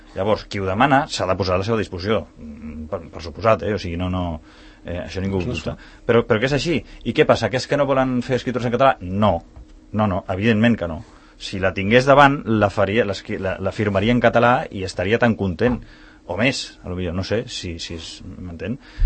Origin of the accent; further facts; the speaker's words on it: Catalonia, Spain; perquè sóc català. He estudiat a Catalunya, he nascut aquí, la meva família porta aquí pues, uns quants segles.